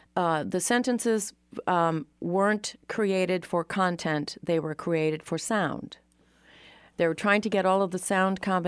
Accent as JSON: {"language": "English", "region": "New England", "country": "United States", "said": "Well, I'm not from Georgia. I'm from New England."}